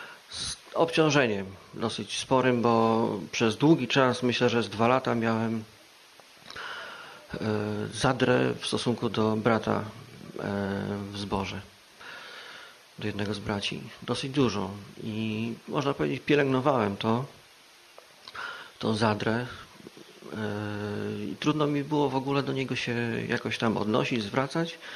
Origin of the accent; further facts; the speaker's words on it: Prabuty, Pomeranian Voivodeship, Poland; przyjechałem tutaj z Prabud, nie sam, z rodziną moją.